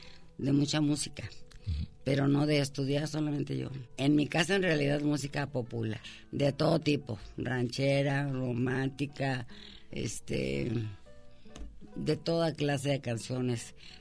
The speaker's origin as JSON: {"language": "Spanish", "town": "Guadalajara", "region": "Jalisco", "country": "Mexico", "tie": "born or raised there", "said": "de nacimiento es el 22 de junio de 1941, ya hace muchito. Y en Guadalajara, Jalisco, nací. Soy tapatía. Mi historia es un poco más curiosa porque mi mamá era de Tecalitlán, Jalisco."}